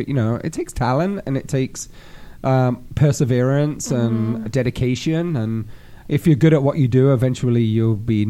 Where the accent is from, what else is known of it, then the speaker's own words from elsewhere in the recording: England, United Kingdom; Like in England, we're like, you know, no sex, please, we're British.